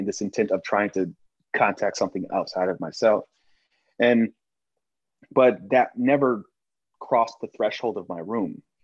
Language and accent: English; Southern United States, United States; It's a beautiful part of growing up in the South.